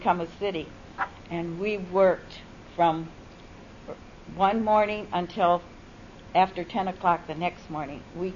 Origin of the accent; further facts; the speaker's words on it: Madison Heights, Michigan, United States; Always Madison Heights. They always, are you from Detroit? No, we're from Madison Heights, Michigan. And to this day, we have our Madison Heights shirts we wear.